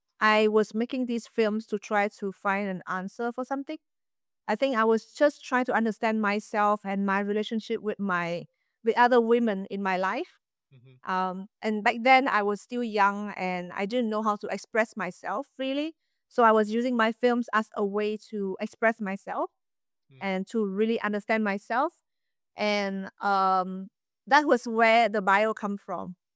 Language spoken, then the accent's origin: English; Hanoi, Vietnam; It is this passive aggressiveness from where I was growing up in Hanoi.